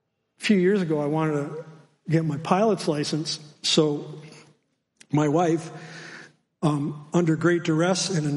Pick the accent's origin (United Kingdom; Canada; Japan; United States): Canada; Brantford, Ontario; When I was 5 years old, I grew up in Brantford, near Brantford